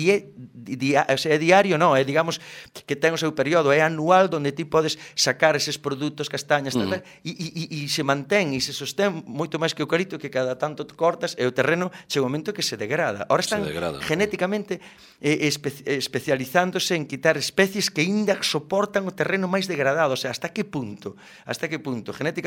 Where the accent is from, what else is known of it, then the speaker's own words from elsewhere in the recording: Ribeira, Galicia, Spain; pero tamén a miña terra, eu son de Ribeira e a Curota, todo eso.